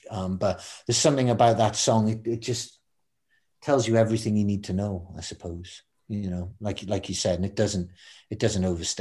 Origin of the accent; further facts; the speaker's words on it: Newcastle, North East England, United Kingdom; where I'm from Newcastle, but we don't do particularly well there.